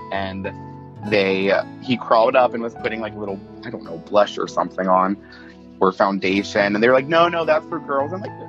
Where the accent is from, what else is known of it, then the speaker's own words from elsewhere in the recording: Pittsburgh, Pennsylvania, United States; I'm from Pittsburgh.